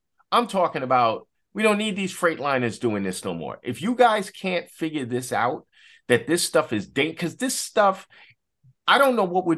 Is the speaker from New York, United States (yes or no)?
yes; New York, United States; the haunting thing that I remember as a New Yorker, 9/11